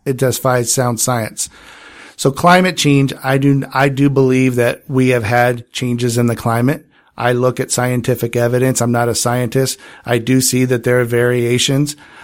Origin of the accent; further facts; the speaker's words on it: California, United States; I grew up in Imperial County. Geothermal was very big out there, and there's a lot of land out there where you could put solar panels where nobody goes.